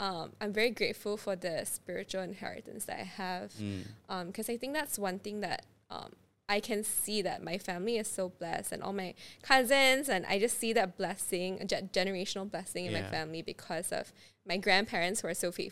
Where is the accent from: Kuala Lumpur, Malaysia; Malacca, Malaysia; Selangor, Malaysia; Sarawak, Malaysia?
Sarawak, Malaysia; Kuching; I am from Kuching, Sarawak.